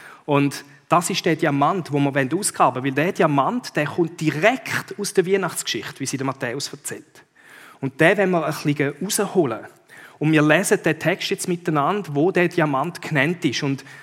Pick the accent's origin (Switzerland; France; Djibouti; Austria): Djibouti; in Djibouti, dort wo ich aufgewachsen bin